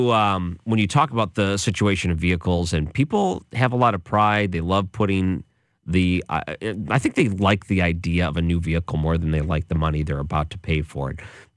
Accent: Detroit, Michigan, United States; But all those great memories I had growing up in Detroit, that was my home team, man.

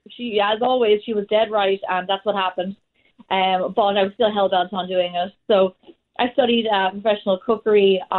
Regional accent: Ireland; I'm from Ireland, like you mentioned. I grew up in a large Irish Catholic family

